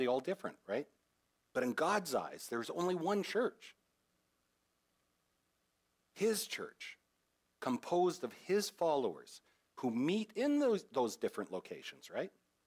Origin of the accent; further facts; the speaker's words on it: South West England, United Kingdom; So I'm thrilled to see an evangelical presence in my hometown now, because there are a lot of people outside of these walls who are yet to know that Jesus loves them.